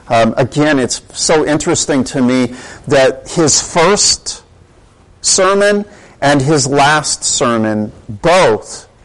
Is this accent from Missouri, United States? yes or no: yes; Kansas City, Missouri, United States; It may have been that I was from Kansas City, which, you know, is the cow town of the West.